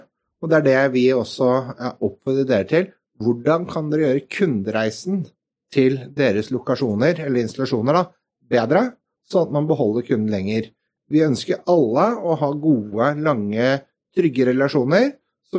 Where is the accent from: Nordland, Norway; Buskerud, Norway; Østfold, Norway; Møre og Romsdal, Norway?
Østfold, Norway; jeg er fra Østfold, så det kunne vært verre